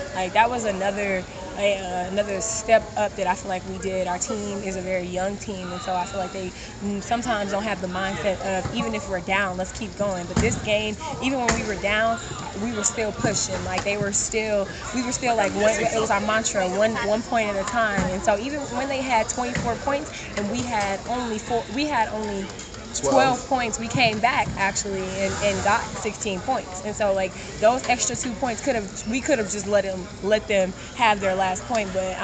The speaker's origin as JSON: {"language": "English", "town": "Houston", "region": "Texas", "country": "United States", "tie": "born or raised there", "said": "I'm ready to go to Texas, number one, because I'm from Texas. You know, Houston, Texas is my hometown."}